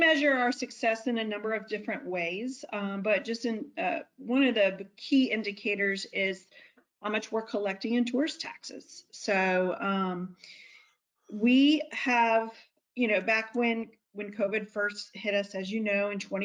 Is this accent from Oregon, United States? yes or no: no; Florida, United States; So, I am born and raised on the Treasure Coast, and so I innately just have a passion for all things Treasure Coast